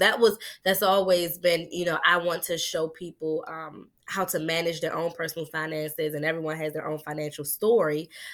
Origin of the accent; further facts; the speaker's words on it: Maryland, United States; I am from PG County, Maryland. And so I grew up in Pretty Girl County, they like to call it, listening to go-go.